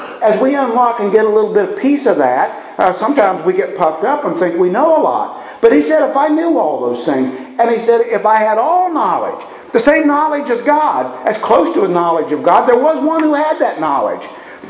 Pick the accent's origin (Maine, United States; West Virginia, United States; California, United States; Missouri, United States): West Virginia, United States; We come from West Virginia where that the airport, I remember as a kid when they were building the airport, they literally took the top off of a mountain